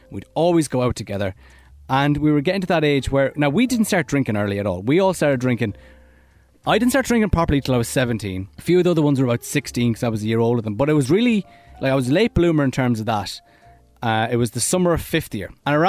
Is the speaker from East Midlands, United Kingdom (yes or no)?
no; North West England, United Kingdom; accent: Scouse; I couldn't do a London accent. I could only do a Scouse accent. That's the only accent I had at the time.